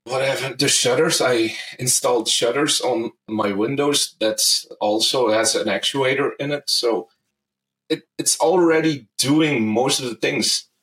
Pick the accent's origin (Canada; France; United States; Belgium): Belgium; Well, I'm from Belgium.